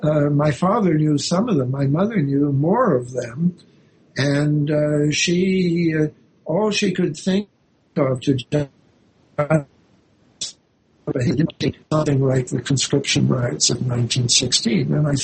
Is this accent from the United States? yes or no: no; Canada; So in there, I always said I'm a Canadian, but on this show, I'll say I was my father's son.